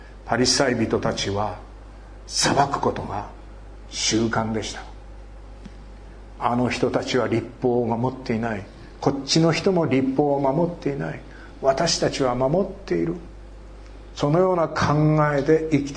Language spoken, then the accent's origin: Japanese; Iwaki, Fukushima, Japan; 私は福島県のいわき市から来ました。原発43キロのところにあります。